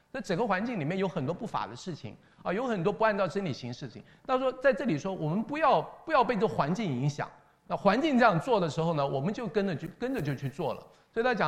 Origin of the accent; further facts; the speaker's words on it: Taiwan; 鬼节啊，在台湾是很那个时候，现在也是这样，非常迷信的。就我们小时候在七月啊